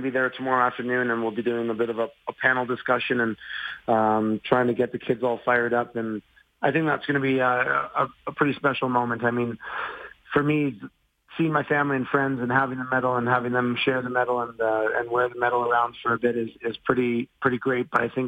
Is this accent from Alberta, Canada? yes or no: yes; Calgary, Alberta, Canada; I'm really happy that Calgary's my hometown, and I've been blessed by how the city supported me